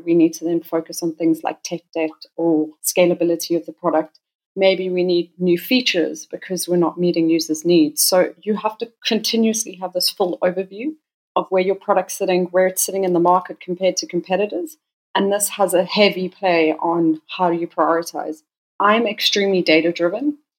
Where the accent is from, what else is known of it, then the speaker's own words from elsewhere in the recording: South Africa; Thanks for having me. I'm originally from South Africa, hence the weird accent